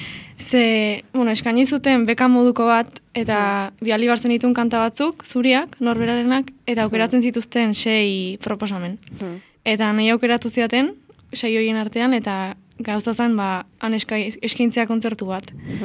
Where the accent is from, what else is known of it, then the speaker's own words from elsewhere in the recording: Lasarte, Basque Country, Spain; born there; now in Vitoria-Gasteiz, Spain; 21 urte ditut eta Lasarte horian jaio nintzen. Eta, bueno, azken lau urtetan Gasteizen bizi naiz astean zehar, hemen ikasten detelako.